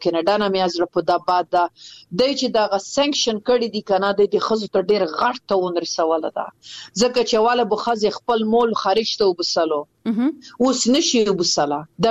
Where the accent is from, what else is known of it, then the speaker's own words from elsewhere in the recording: Afghanistan; په افتخار يم چې زه د افغانستان يم زه دی وطن يم